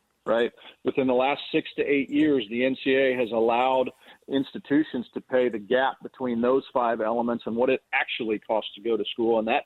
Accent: Manhattan, Kansas, United States; Both my wife, Jennifer, and I were born and raised in Manhattan. My parents both worked on campus there in Manhattan.

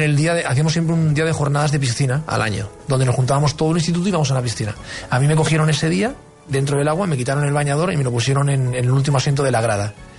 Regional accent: Catalonia, Spain; Yo me considero español, catalán, pero no sé.

